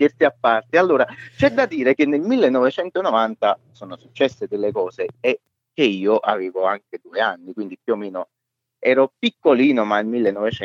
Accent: Naples, Campania, Italy; io da napoletano e da tifoso del Napoli

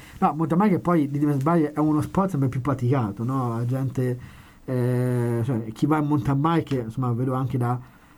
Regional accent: Perugia, Umbria, Italy; sono di Perugia, nato a Perugia, Perugino Rocche

